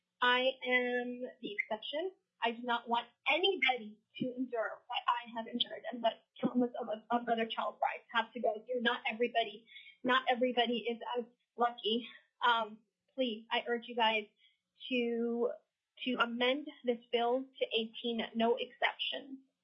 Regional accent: Maryland, United States; I am a child marriage survivor. I'm testifying on behalf of myself. I am from Maryland

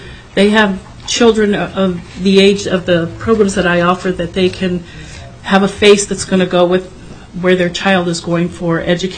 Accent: Anchorage, Alaska, United States; For the record … I'm from Anchorage. I work for Volunteers of America, Alaska.

